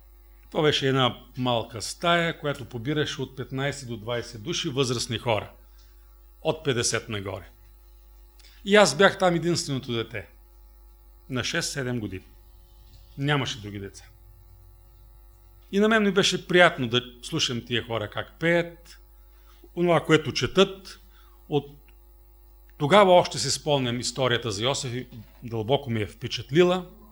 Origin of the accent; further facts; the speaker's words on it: Dzhulyunitsa, Veliko Tarnovo Province, Bulgaria; още в ранните си детски години в махлата, където живеехме, в моето родно село Джулюница, имаше адвентна църква.